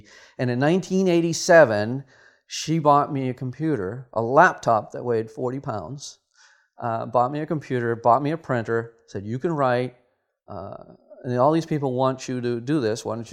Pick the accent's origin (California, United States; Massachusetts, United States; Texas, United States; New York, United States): Massachusetts, United States; Lowell; And I grew up in Lowell, Massachusetts, and that was the home of Wang Labs.